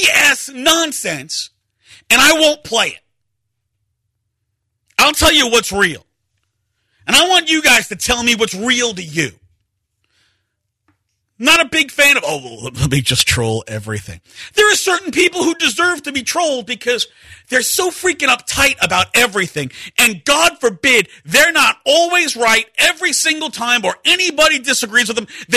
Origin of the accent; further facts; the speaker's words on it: New York, United States; I'm loud because I'm from New York. This is how we are in New York.